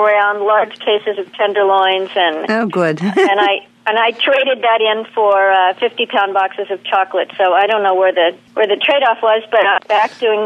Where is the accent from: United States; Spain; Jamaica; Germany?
United States; Kansas City, Missouri; And then I got married in Chicago, and we moved to my hometown of Kansas City.